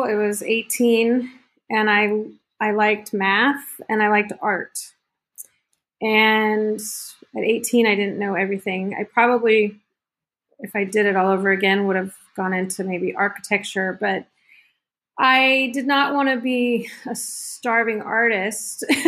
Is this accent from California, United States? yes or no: yes; San Diego, California, United States; because growing up in San Diego, I always had taken Spanish classes, so didn't know any German.